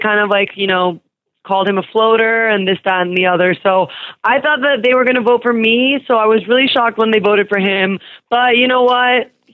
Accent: Miami, Florida, United States; I was born and raised in Miami, grew up there.

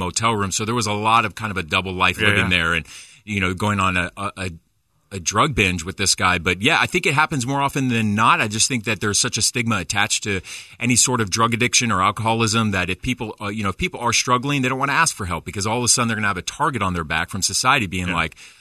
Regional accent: California, United States; You know, like, we were growing up in Orange County.

